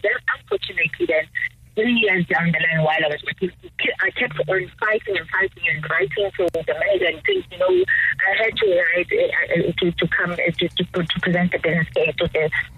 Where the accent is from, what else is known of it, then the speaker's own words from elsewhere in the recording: South Africa; I'm a South African, and I was recruited by an international organization.